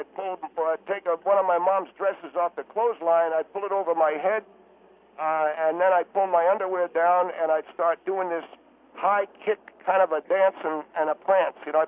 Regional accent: Buffalo, New York, United States; We grew up in the Buffalo, New York area, Mr. Hendry.

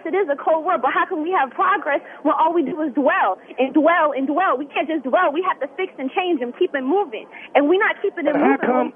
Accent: Philadelphia, Pennsylvania, United States; now in Indiana, United States; And we deal with racism here just like anywhere else. But it's different here. And I'm from Philadelphia, so I really feel the difference.

